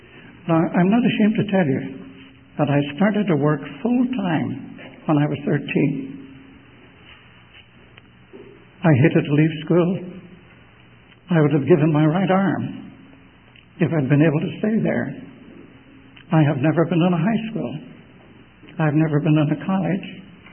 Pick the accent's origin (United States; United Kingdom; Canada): United Kingdom; Belfast, Northern Ireland; born there; In any case, I was born in Belfast.